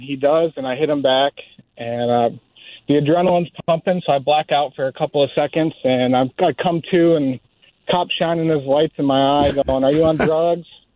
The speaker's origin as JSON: {"language": "English", "region": "Michigan", "country": "United States", "said": "it was Michigan State, and we're from Michigan. So we're like, well, we actually like this team."}